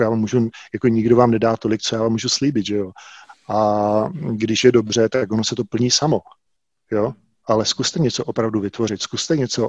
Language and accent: Czech; Bzenec, South Moravian Region, Czechia; já pocházím z Jižní Moravy, z takové vinařské vesnice Bzenec.